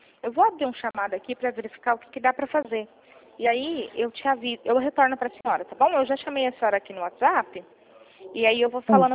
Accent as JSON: {"language": "Portuguese", "region": "São Paulo", "country": "Brazil", "said": "Eu sou de São Paulo."}